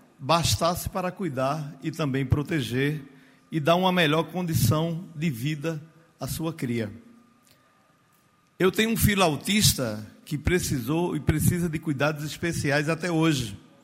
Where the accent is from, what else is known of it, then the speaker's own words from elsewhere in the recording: Serra Talhada, Pernambuco, Brazil; do aniversário de 173 anos da minha terra, Serra Talhada